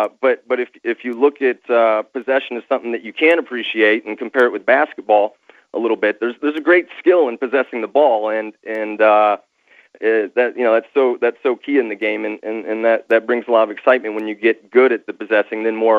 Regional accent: Illinois, United States; I came from a college town in I'm from the South, by the way, so okay. I'm glad to be on a North Carolina show. Southern Illinois, by the way.

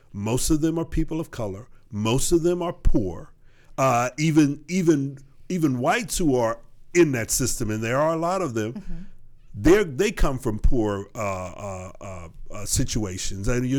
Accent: Houston, Texas, United States; Sugar Land, which is outside of Houston, my hometown

